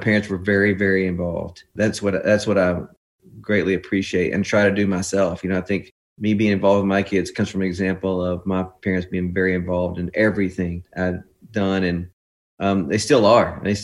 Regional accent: Texas, United States; being in Texas, growing up in Texas, we were big Nolan Ryan fan.

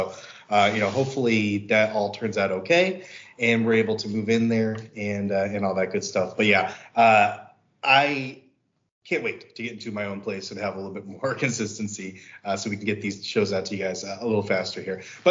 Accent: Chicago, Illinois, United States; I remember actually watching him in high school because obviously I grew up in the Chicago area.

